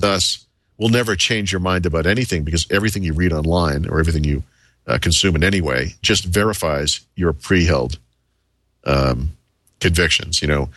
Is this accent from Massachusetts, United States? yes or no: yes; Boston, Massachusetts, United States; I'm from Boston, but if I were to move to Colorado or something and I miss the Red Sox